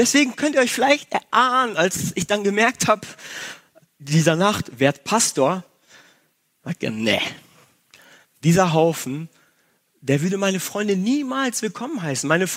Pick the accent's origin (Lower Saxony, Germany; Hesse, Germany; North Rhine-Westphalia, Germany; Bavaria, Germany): North Rhine-Westphalia, Germany; Gütersloh; Ich habe mich in Gütersloh in meiner Heimatgemeinde taufen lassen